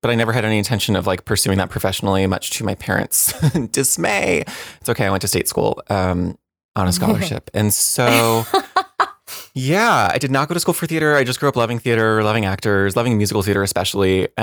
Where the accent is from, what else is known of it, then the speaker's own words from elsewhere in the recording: New Jersey, United States; No, my parents did. I grew up in New Jersey.